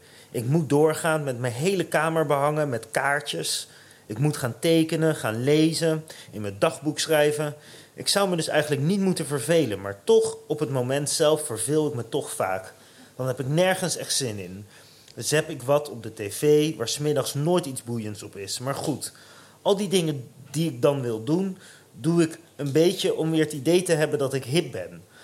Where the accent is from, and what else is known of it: Utrecht, Netherlands; now in Amsterdam, Netherlands